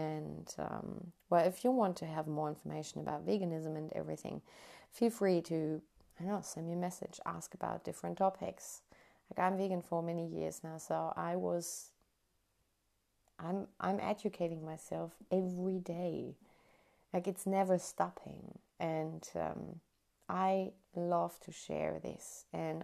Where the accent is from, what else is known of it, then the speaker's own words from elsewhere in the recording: North Rhine-Westphalia, Germany; English is a second language; But there is in Germany here we have PETA too, and unfortunately not in my hometown, but 40 kilometers away in Münster there is a chapter